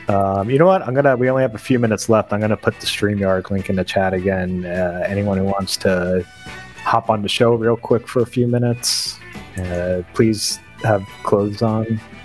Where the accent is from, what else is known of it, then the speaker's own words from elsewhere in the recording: Queens, New York, United States; I was raised a Yankees fan, so I always have to side with the Yankees. Even though I'm from Queens.